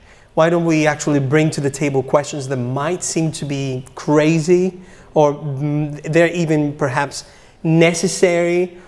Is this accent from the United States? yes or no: no; Spain; English is a second language; moved away; I'm originally from Spain, and I came here 10 years ago now. I've been an atheist almost my entire life, so I've been a Christian for 9 years now